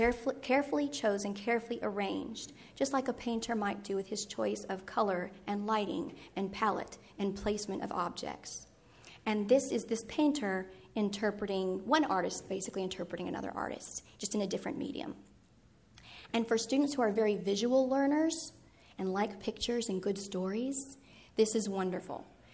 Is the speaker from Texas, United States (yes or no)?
yes; Texas, United States; because I'm in Texas, I'm a Texan, I'm a sixth generation Texan. My roots are deep in the limestone here, but I married a New Englander.